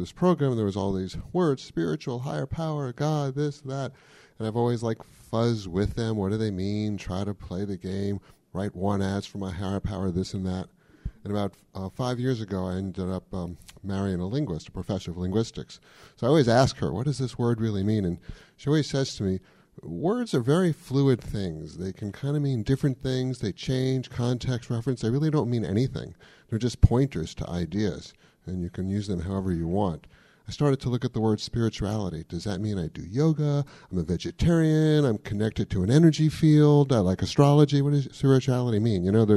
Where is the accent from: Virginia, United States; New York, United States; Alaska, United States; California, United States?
Virginia, United States; I'm visiting from Virginia.